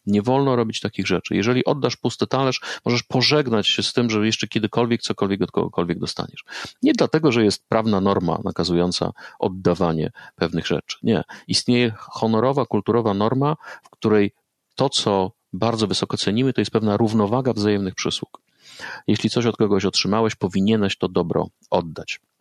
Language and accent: Polish; Silesian Voivodeship, Poland; Ja się wychowywałem w małej miejscowości na Górnym Śląsku.